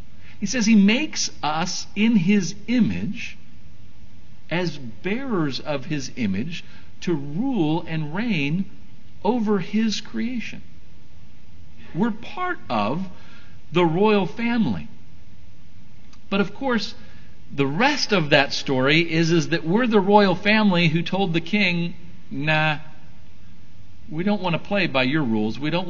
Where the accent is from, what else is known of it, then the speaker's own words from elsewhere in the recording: United States; And it's not just because we're American and we told the king off.